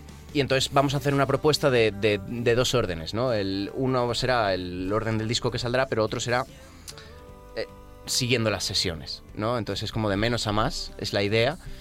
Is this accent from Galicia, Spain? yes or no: no; Valencian Community, Spain; No, hombre, yo soy valenciano